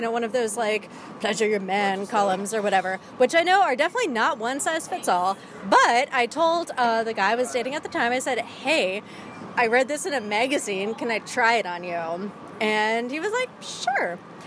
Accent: New York, United States; I'm 29 and I'm from New York.

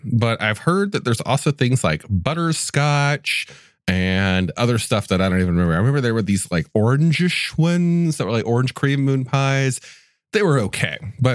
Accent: Mobile, Alabama, United States; in my hometown of Mobile, Alabama.

